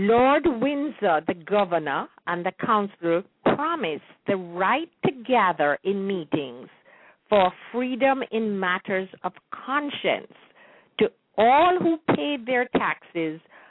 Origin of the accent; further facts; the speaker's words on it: Jamaica; growing up in Jamaica before independence